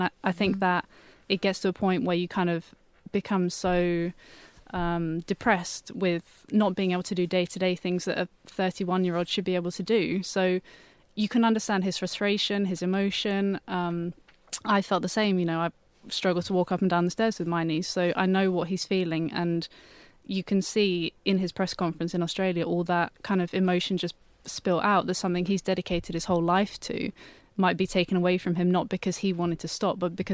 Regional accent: United Kingdom; As a Brit

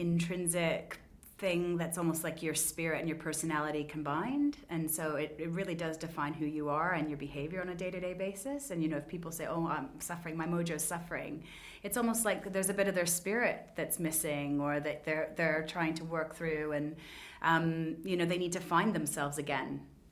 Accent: Canada; now in London, United Kingdom; I grew up in Canada and it was a town of about 1 million people, but it felt quite big at the time.

